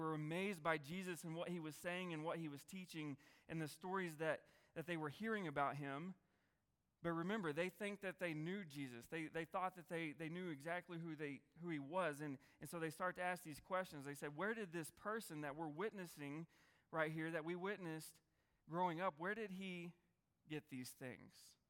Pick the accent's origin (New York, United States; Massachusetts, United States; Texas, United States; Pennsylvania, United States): Texas, United States; Happy; It's like Happy Texas, right? No one talks about Happy Texas, except for me, because I'm from Happy.